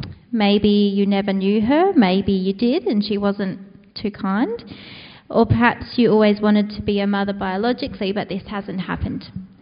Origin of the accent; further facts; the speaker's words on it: South Australia, Australia; And originally I'm from South Australia, so I may say things a bit funny. I grew up in a small town similar to Alstonville